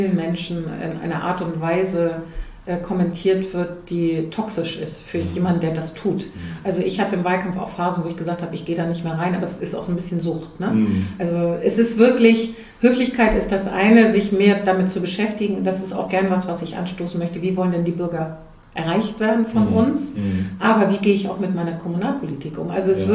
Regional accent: Hanover, Lower Saxony, Germany; mit dem bin ich in Mühlenberg aufgewachsen.

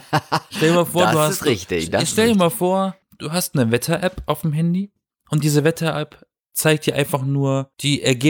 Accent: Baden-Württemberg, Germany; Ich komme aus dem Schwarzwald.

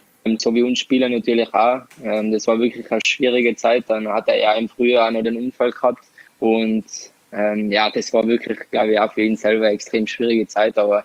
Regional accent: Tyrol, Austria; bei uns in Tirol sagt man, jetzt kommt dann der Langs.

